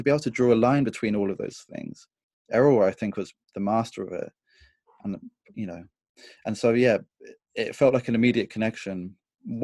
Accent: Bournemouth, South West England, United Kingdom; when I was growing up in Bournemouth

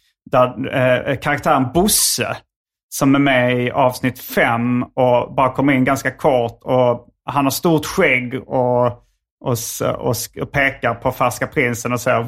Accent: Hjärup, Skåne, Sweden; Ja, jag är från Järup som ligger mellan Malmö och Lund.

